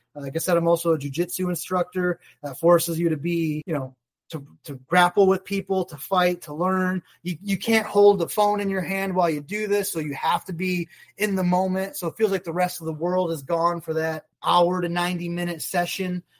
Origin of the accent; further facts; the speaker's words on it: Michigan, United States; So I grew up in Michigan.